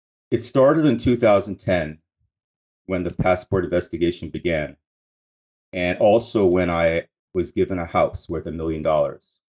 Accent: Brookline, Massachusetts, United States; And so I'm from Boston. I'm from Brookline. I grew up right next door to the Brookline Country Club. Very quiet neighborhood.

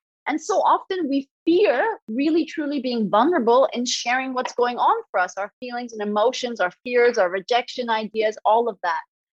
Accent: India; I mean, I grew up in India. Nobody shares feelings there.

